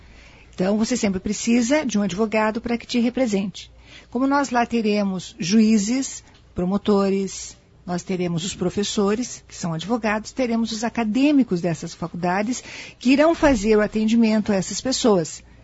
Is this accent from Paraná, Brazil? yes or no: yes; Londrina, Paraná, Brazil; now in Maringá, Brazil; Amo essa terra porque eu sou pé vermelho. Então, eu sou de Londrina e tenho uma filha que nasceu aqui.